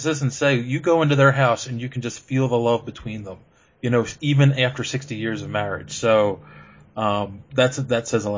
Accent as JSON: {"language": "English", "town": "Philadelphia", "region": "Pennsylvania", "country": "United States", "tie": "born or raised there", "said": "I'm born and raised in Philly, but I have lots of friends and family in New York, and that's why I do a lot of conventions there as well."}